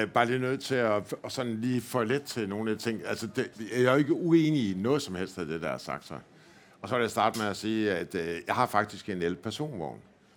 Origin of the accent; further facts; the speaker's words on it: Jutland, Denmark; now in Ishøj, Denmark; Og I kan godt høre, at jeg kommer fra Jylland, og jeg bor i Ishøj, landsbyen.